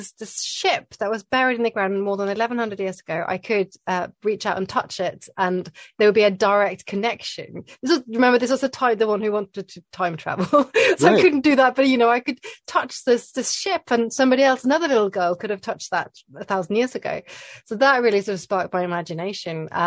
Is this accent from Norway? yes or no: yes; Oslo, Norway; English is a second language; So I grew up in Oslo. And we have these fantastic museums